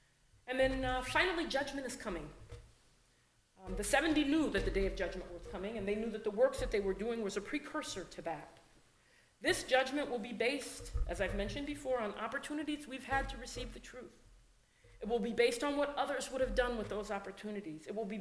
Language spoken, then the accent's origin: English; Connecticut, United States; also born or lived in Ohio; In New England, we don't do as many altar calls. I was raised in Connecticut, born in Ohio, but raised in Connecticut from a very young age, even before school.